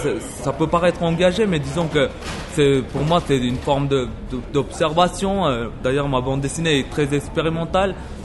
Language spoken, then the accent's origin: French; Autun, Bourgogne-Franche-Comté, France; moi j'ai grandi à Autun, je le voyais assez souvent quand j'étais enfant.